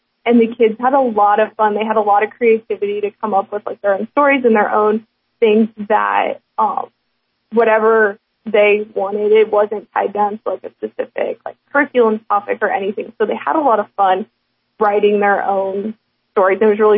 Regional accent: St. Henry, Ohio, United States; So I grew up outside of St. Henry, Ohio. I graduated from St. Henry.

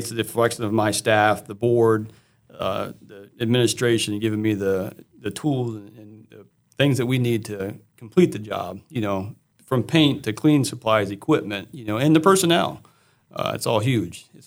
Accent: Ohio City, Ohio, United States; I grew up in Ohio City, and that's where I came from.

